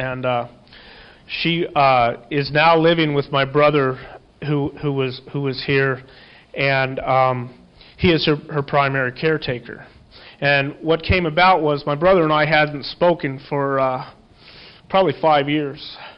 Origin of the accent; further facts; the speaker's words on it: Las Vegas, Nevada, United States; from Las Vegas, Nevada.